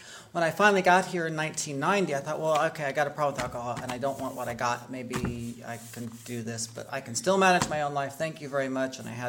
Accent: Terre Haute, Indiana, United States; I grew up in the Midwest in Terre Haute, Indiana.

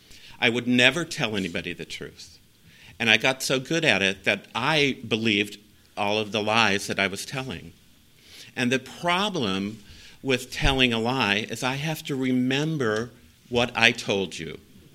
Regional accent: Chicago, Illinois, United States; So I grew up in Chicago in an alcoholic home.

